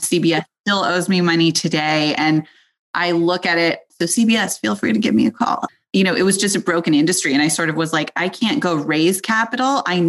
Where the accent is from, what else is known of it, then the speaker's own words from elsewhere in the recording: California, United States; I grew up in Silicon Valley when it was less sort of Hollywoodized and celebrated. I am a fourth generation venture capitalist